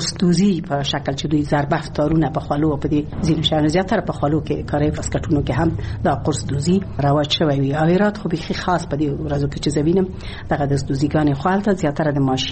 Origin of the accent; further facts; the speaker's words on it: Ghazni, Afghanistan; born there; زه په غزنی کې زیږیدلې ما او د غزنی خلک مم لیدلې دي